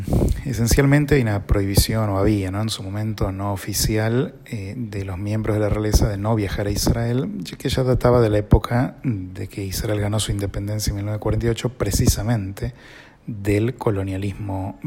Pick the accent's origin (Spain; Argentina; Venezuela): Argentina; Buenos Aires; de Buenos Aires y nos reencontramos aquí en esta ocasión.